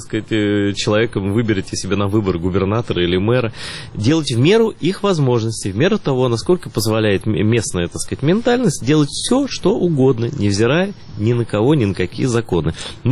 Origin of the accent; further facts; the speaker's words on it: Crimea, Ukraine; а вот я крымский татарин, а какой я ислам всю жизнь видел?